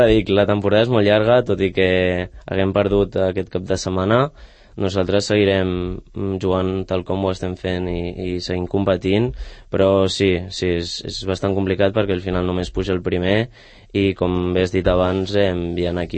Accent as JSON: {"language": "Catalan", "town": "Barcelona", "region": "Catalonia", "country": "Spain", "said": "jo soc de Barcelona"}